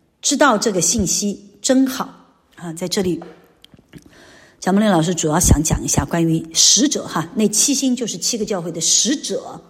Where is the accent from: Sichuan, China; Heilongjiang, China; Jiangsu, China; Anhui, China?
Sichuan, China; Xuanhan; 我们76年躲地震回到家乡，我们家乡有条河，宣汉有条河啊